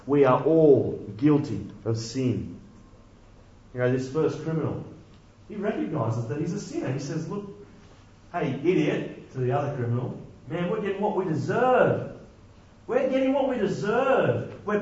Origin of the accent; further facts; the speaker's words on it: New South Wales, Australia; I'm from New South Wales